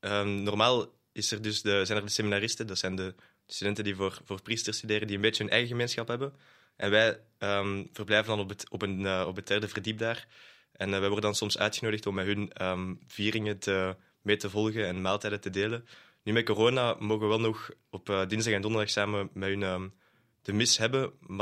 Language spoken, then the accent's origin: Dutch; Holsbeek, Flemish Brabant, Belgium; En ik kom zelf uit Holsbeek